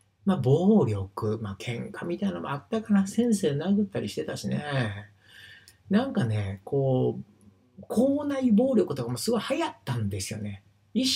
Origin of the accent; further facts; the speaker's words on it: Higashiosaka, Osaka, Japan; 私生まれ育ち、まあ、社会人の前っていうのはですね、まあ、大阪、で生まれ育ちました、東大阪。で、悪い町なんですよね、東大阪。結構やっぱヤクザ多い、町工場ですけれどもね。多いんですよ。